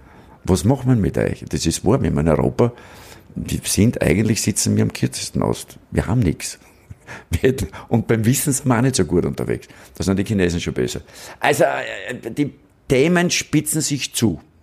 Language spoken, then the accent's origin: German; Braunau am Inn, Upper Austria, Austria; ich bin in Braunamin aufgewachsen, da musst du dich früh entscheiden.